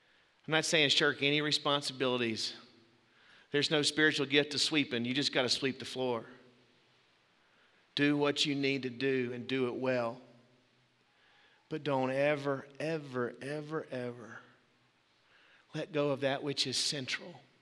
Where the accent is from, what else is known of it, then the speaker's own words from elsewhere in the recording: Waco, Texas, United States; We say, where are you from? What kingdom? We say, we're from Waco.